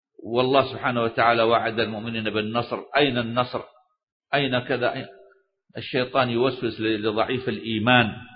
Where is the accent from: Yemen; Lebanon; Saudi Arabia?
Saudi Arabia